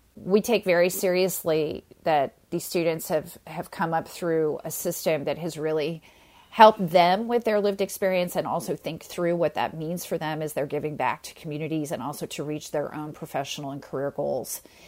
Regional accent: Midwest, United States; that is a far cry from certainly where I grew up in the Midwest. I was a public school person.

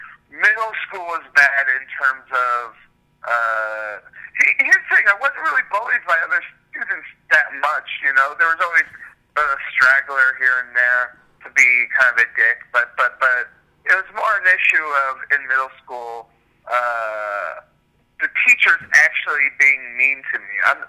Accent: New Jersey, United States; Well, I'm from Jersey, too.

